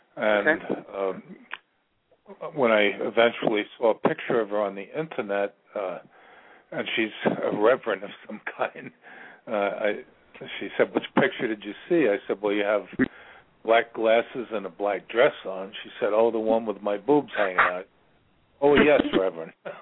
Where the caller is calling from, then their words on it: Virginia, United States; I'm calling from Virginia.